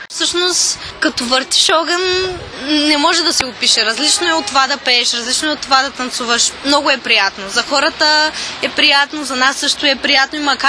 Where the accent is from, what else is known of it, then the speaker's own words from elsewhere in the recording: Veliko Tarnovo, Veliko Tarnovo Province, Bulgaria; Аз също съм от Велико Търново.